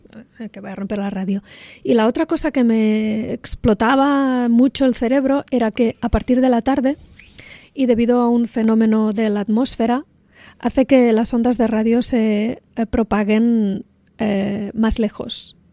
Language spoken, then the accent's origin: Spanish; Rosselló, Catalonia, Spain; en mi pueblo, se llama Rosselló, está a 7 kilómetros de Lleida, y como muchos otros pueblos catalanes, tiene una radio municipal.